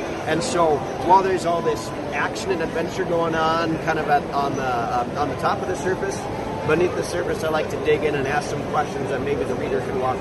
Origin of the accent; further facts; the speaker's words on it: Bismarck, North Dakota, United States; No, I'm from Bismarck, North Dakota.